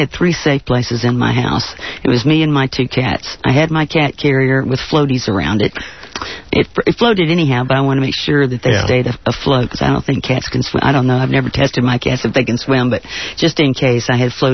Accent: Gulfport, Mississippi, United States; You know, I grew up in Gulfport, Mississippi, so everybody had an axe or a hatchet in their attic.

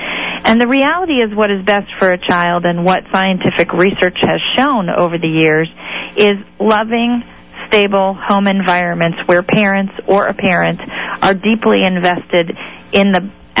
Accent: Massachusetts, United States; As a matter of fact, in Massachusetts, my home state, where my partner and I used to live and where we were able to legally marry

